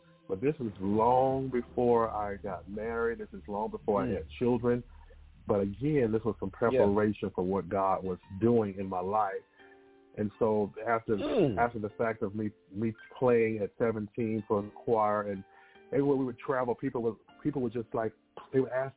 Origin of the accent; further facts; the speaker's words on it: Tyler, Texas, United States; from Tyler, Texas, born and raised by my grandmother and mother, father, and we say a host of aunts and uncles. So when you're born in Texas, everybody raised you